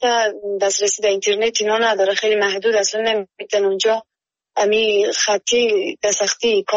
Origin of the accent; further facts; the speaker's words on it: Afghanistan; now in Kabul, Afghanistan; ما شخصا که از ولایت کندی هستم